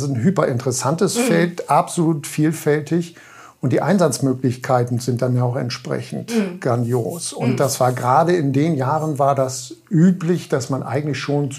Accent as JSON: {"language": "German", "region": "Lower Saxony", "country": "Germany", "tie": "born or raised there", "said": "ich komme aus dem Nachbarkreis des Ammerlandes, dem Landkreis Friesland und bin dort geboren."}